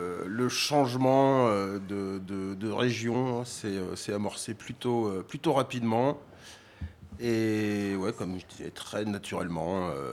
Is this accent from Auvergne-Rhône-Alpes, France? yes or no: yes; Saint-Chamond, Auvergne-Rhône-Alpes, France; now in Douarnenez, France; Et moi, de Saint-Chamond, dans la Loire, la vraie Loire, la base.